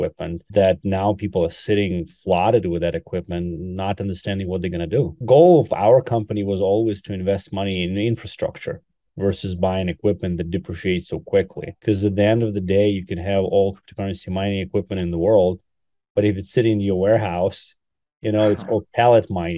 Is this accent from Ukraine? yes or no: yes; Ukraine; I'm actually from Ukraine, so been tough a little bit on me.